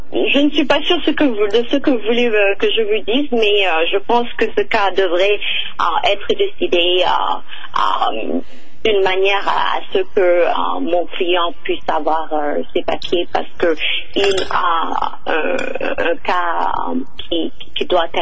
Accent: Senegal; born there; English is a second language; Yes, Your Honor. I was born in Senegal.

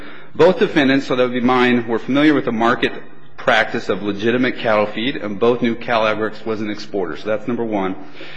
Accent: Utah, United States; He's from Idaho. I'm from Utah, so I wouldn't want him to pull me down.

